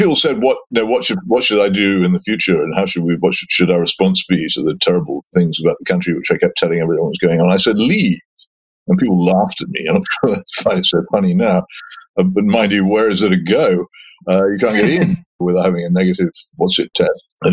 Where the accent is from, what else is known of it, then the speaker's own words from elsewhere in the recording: Oxford, South East England, United Kingdom; I look around my hometown of Oxford now, and I tremble for all the small businesses.